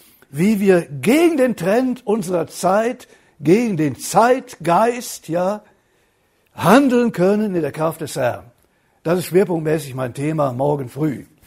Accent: Cologne, North Rhine-Westphalia, Germany; Ich bin in Köln geboren, eine Kölsche Jung, wie man so sagt, aber keineswegs stolz darauf.

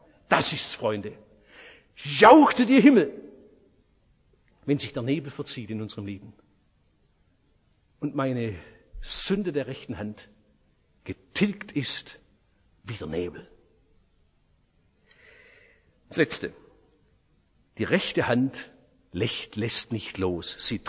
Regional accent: Oberndorf am Neckar, Baden-Württemberg, Germany; born or raised there

